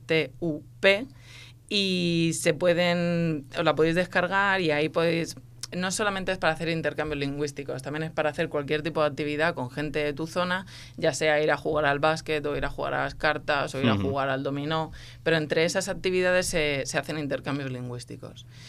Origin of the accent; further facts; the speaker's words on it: Torrevieja, Valencian Community, Spain; Yo vengo de la costa, vengo de Torrevieja